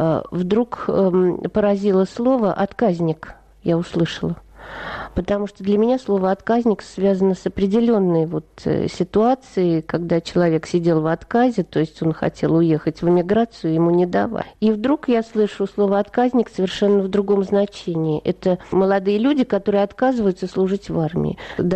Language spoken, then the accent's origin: Russian; Moscow, Russia; Я москвичка, да, так мы скажем.